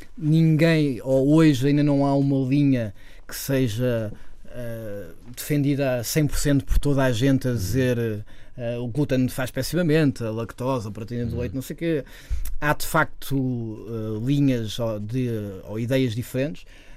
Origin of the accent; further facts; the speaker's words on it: Portugal; enquanto português, enquanto cozinheiro português